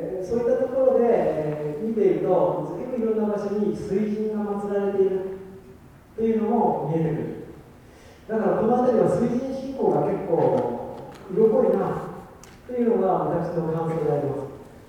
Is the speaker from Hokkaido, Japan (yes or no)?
yes; Asahikawa, Hokkaido, Japan; 実は私の田舎の北海道旭川のところはサイクリングロード、20キロ以上のサイクリングロードがあるんです。